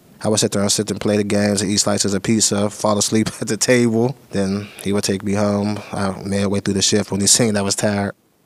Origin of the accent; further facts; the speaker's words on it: Pennsylvania, United States; I'm from the Hill District. I was born and raised at Robinson Court, then moved up Chauncey Drive when I was young.